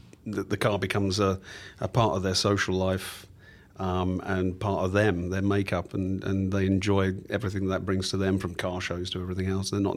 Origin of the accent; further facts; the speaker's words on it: St Albans, East of England, United Kingdom; Just north of London, just outside.